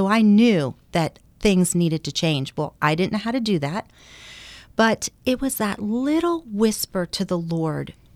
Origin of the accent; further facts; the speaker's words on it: Nazareth, Pennsylvania, United States; My hometown is Nazareth. I grew up in the Lehigh Valley. So in Nazareth, Pennsylvania